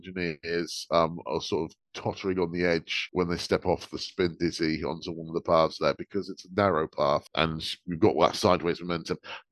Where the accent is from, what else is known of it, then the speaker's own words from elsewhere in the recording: Exeter, South West England, United Kingdom; Look, I'm from Exeter. I'm only about 50 miles south of Swansea, so originally.